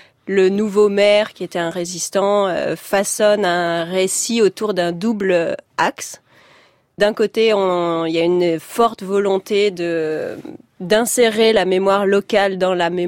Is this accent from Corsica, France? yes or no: no; Vichy, Auvergne-Rhône-Alpes, France; born there; Je suis né à Vichy, oui, milieu des années 80.